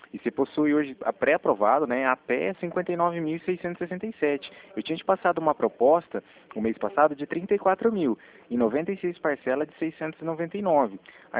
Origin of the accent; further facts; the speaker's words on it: Cornélio Procópio, Paraná, Brazil; Cornélio, não, eu sou de Cornélio.